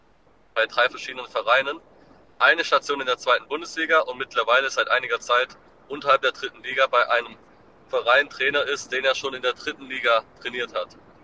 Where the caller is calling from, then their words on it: Baden-Württemberg, Germany; ich komme aus der Nähe von Stuttgart, wohnhaft in Düsseldorf